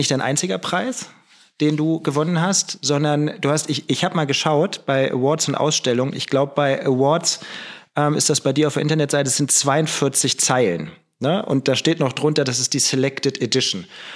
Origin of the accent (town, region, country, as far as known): Lower Saxony, Germany